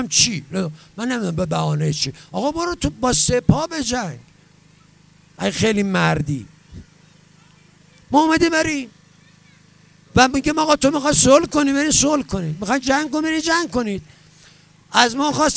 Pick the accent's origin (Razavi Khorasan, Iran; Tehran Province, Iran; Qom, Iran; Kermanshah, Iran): Razavi Khorasan, Iran; Mashhad; بچه مشهدم، تو بسیج بزرگ شدم، بابام خدا بیامرزه حزب اللهی، مادرم انقلابی، این شدم.